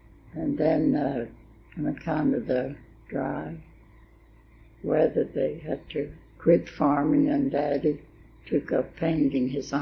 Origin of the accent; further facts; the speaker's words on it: Castroville, Texas, United States; born there; I was born in Castro.